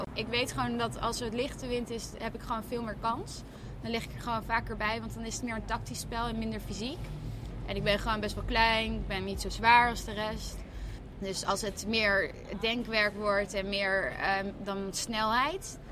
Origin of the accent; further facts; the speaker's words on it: Curaçao; Ik ben echt opgegroeid op Curaçao. Ik heb alles daar geleerd.